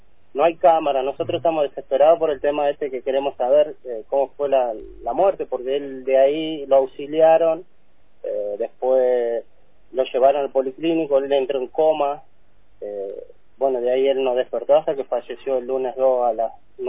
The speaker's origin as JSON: {"language": "Spanish", "region": "Santiago del Estero", "country": "Argentina", "tie": "born there", "moved": "yes", "lives_now": "San Luis, Argentina", "said": "nosotros somos nacidos allá en Santiago del Estero"}